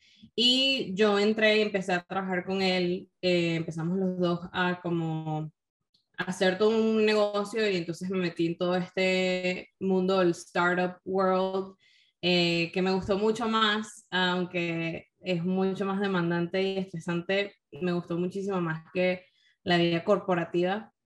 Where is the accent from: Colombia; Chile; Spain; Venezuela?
Venezuela; Caracas, Capital District; also born or lived in Ciudad Bolívar; me mudé a Caracas desde muy, muy chiquita y crecí todo allá y me gradué del bachillerato allá en Venezuela.